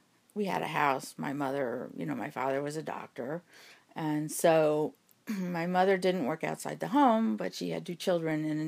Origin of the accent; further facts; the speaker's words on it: New Jersey, United States; because I grew up in New Jersey and we had integrated public schools